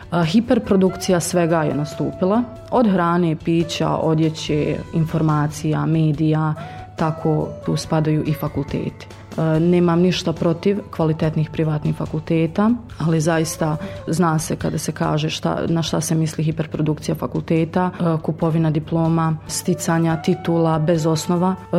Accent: Zavidovići, Zenica-Doboj Canton, Bosnia & Herzegovina; now in Zenica, Bosnia and Herzegovina; ja sam rodom iz Zavidovića, a s obzirom da sam rođena u ratnom periodu, jako puno djece je rođeno zapravo u Zenici, tako da nama zvanično u rodnom listu piše da je rodno mjesto Zenica. A sa porodicom sam u Zavidovićima i evo sad sam sa zaposlenjem zapravo u Zenici.

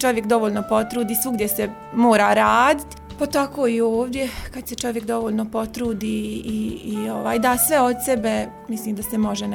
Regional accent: Zenica, Federation of Bosnia and Herzegovina, Bosnia & Herzegovina; also born or lived in Jajce; Nisam rođena u Zenici, došla sam u ratu u Zenici, rođena sam u Jajcu. Imala sam 8 godina kad sam došla ovdje. Ovdje sam završila osnovnu srednju školu, fakultet i tu sam ostala, udala se ovdje.

